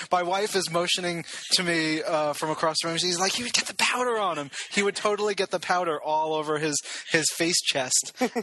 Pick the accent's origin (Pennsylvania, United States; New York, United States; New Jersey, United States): New York, United States; I grew up on Long Island, same as Ron